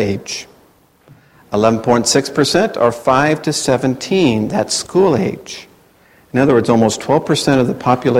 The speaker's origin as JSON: {"language": "English", "town": "Fresno", "region": "California", "country": "United States", "tie": "born or raised there", "said": "I was born in Fresno in 1952. I know I don't look that old. I understand that. I was born in 1952, and I graduated from high school in June of 1970, and I only lived in two houses."}